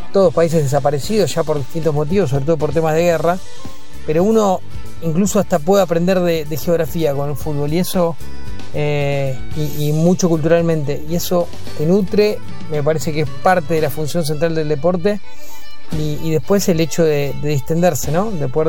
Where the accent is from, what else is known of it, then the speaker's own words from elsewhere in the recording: Argentina; los problemas que habitualmente atravesamos como argentinos